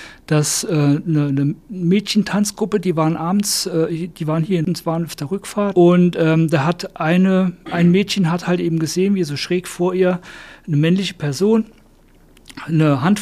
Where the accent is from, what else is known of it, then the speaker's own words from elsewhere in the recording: Saarbrücken, Saarland, Germany; ich komme aus Saarbrücken.